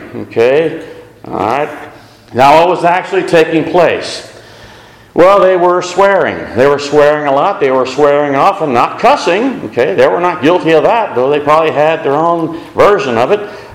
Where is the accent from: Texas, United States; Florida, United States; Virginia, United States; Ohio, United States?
Texas, United States; San Antonio; I grew up in San Antonio. I learned to do it in other languages.